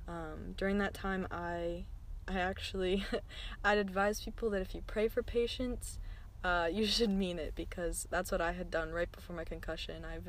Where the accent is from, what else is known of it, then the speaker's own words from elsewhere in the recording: East Coast, United States; Being an American, being from the East Coast, I am probably your average blondie.